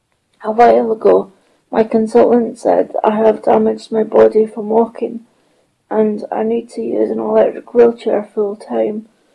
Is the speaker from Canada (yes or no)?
no; Aberdeen, Scotland, United Kingdom; born there; I was born in Aberdeen, northeast Scotland.